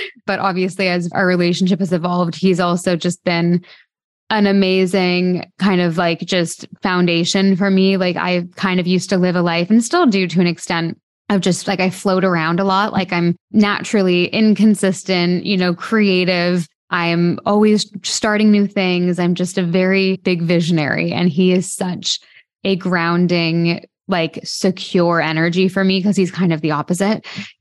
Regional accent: Canada; moved away as an adult; I'm from Canada. I moved to London, England when I was 19 years old.

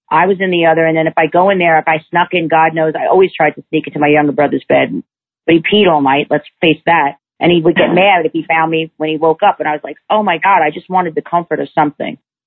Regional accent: New York, United States; For me, I grew up in New York.

